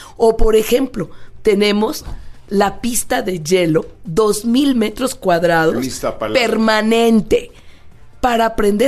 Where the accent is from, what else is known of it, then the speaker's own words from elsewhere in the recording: Mexico City, Mexico; Yo soy orgullosamente chilanga, ¿sí?